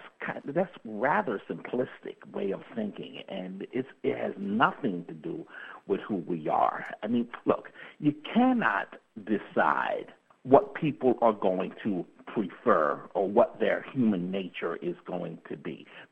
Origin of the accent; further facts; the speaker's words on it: Somerset, New Jersey, United States; I come from Somerset, New Jersey, and my lunchroom when I was in high school, I used to sit with anyone.